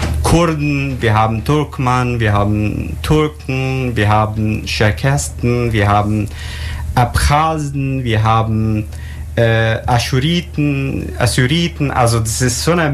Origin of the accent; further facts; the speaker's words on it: Syria; German is a second language; Ich komme aus dem Osten von Syrien, wo die meisten Gas- und Ölfelder sind